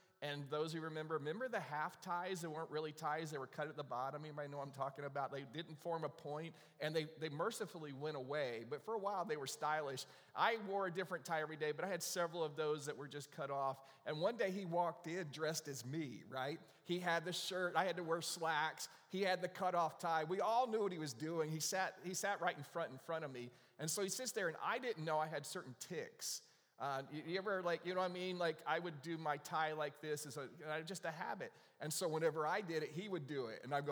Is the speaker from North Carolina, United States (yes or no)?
yes; North Carolina, United States; When he found out I was from North Carolina